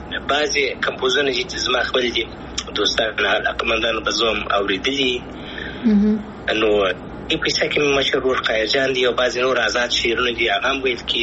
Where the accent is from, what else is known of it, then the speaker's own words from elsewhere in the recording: Afghanistan; moved away; اساس مخکنی سوال افغانستان خو زما دی، زه افغان یم